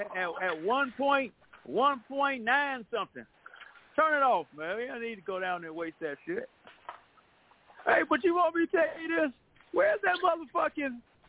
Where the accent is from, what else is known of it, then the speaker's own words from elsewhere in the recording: Chicago, Illinois, United States; Because you keep saying anybody from Chicago, and I'm from Chicago, so I'm trying to figure out, like, what that means.